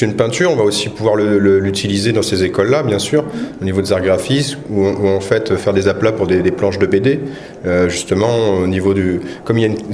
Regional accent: Montpellier, Occitanie, France; je suis artiste peintre, et je suis de Montpellier.

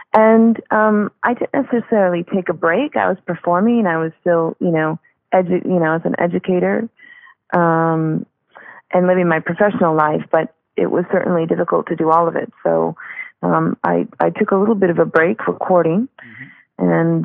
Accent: Wisconsin, United States; growing up in Wisconsin, very influenced by rock and roll.

